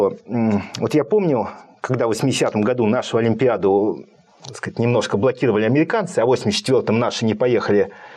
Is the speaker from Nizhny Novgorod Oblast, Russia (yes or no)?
no; Saint Petersburg, Russia; now in Moscow, Russia; У меня должна быть ностальгия. Я как питерская культурная интеллигенция должен страдать в Москве.